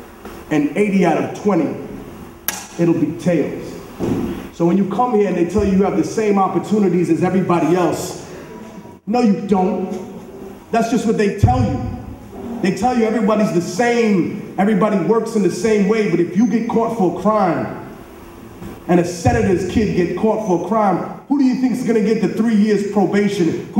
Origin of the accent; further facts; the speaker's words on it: Peru; moved away; I can say that when I came from Peru, my father came here because of the political situation that was occurring there.